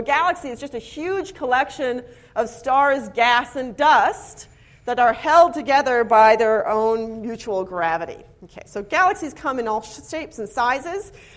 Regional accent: Los Angeles, California, United States; I'm from Los Angeles. I understand this extremely well, because it turns out dust is just like smog.

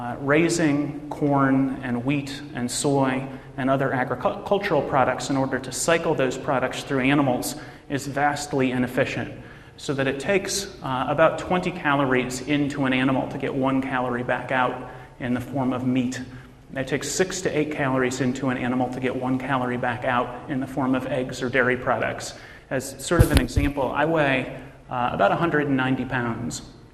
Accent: Norman, Oklahoma, United States; I grew up in Oklahoma, and home of, actually Norman, Oklahoma, home of the Oklahoma Sooners, also a town dominated by football fanatics.

